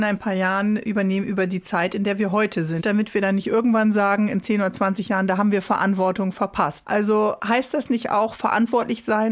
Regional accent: Northern Germany, Germany; an Marinas jetzt als Norddeutsche, die ja viel an unterschiedlichen Marinas war.

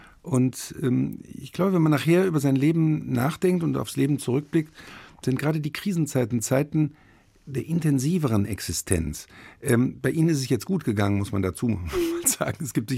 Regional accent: Rhineland, Germany; also ich bin Rheinländer, wir sind Norditaliener, wir sind nicht pünktlich.

